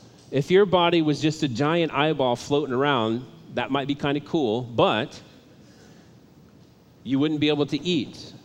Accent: Midwest, United States; I was raised in the Midwest on a farm in the middle of nowhere where everyone looked like me

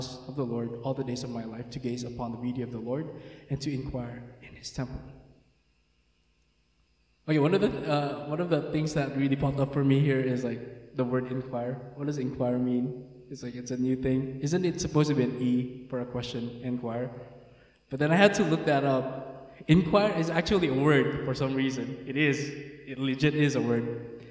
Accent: Philippines; I grew up in the Philippines, but like my parents wanted me to speak English. I don't know how to speak my native tongue that well. So I was struggling, man, because I come from the Philippines at South, okay? South is, we speak a different language

